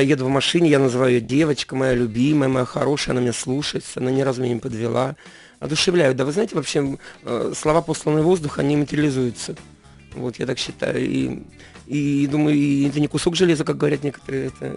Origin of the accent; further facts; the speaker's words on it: Novosibirsk, Novosibirsk Oblast, Russia; иконы у меня есть, вот я верующий человек. Вот, есть картины любимые, да. Есть какие-то поделки из детства, я привез их из Новосибирска.